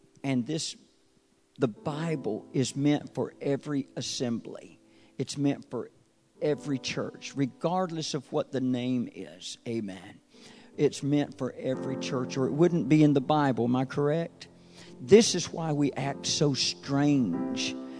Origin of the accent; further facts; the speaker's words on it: North Carolina, United States; I know how you think. I'm from North Carolina. I can get by with this.